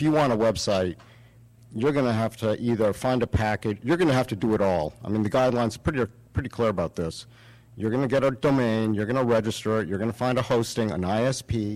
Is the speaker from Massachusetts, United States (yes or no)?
yes; Boston, Massachusetts, United States; from the Boston area.